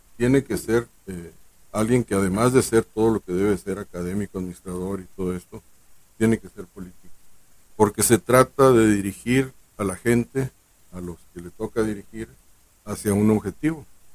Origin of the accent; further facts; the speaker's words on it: Sinaloa, Mexico; moved away; Era la idea cuando me vine de Sinaloa.